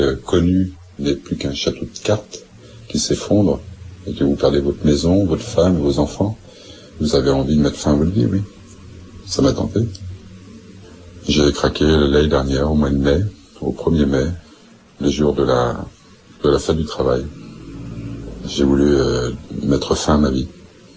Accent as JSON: {"language": "French", "town": "L'Haÿ-les-Roses", "region": "Île-de-France", "country": "France", "tie": "born or raised there", "said": "Je suis né à Fontenay-aux-Roses dans le 92, mais j'ai grandi à L'Haÿ-les-Roses dans le 94. J'ai grandi au milieu d'une cité, dans un HLM, un F3."}